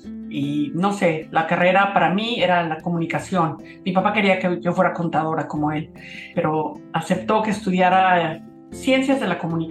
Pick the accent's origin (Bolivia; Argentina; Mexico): Mexico; Cuernavaca, Morelos; crecí en Cuernavaca, que me imagino que es un poco como Medellín. Es más tranquilo, una vida mucho más pacífica y en esa época era muy rural. Entonces tuve la oportunidad de crecer, ya sabes, en el campo, persiguiendo vacas, correteando gallinas, feliz.